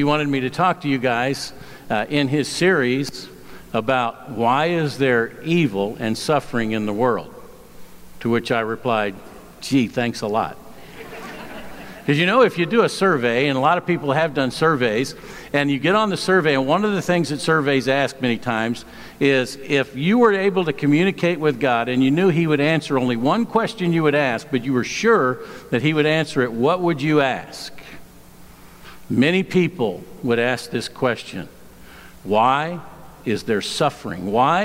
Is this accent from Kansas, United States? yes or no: no; California, United States; I'm from California, land of the fruits and nuts and flakes. That will explain me. I'm from the state that gave you the psychic network.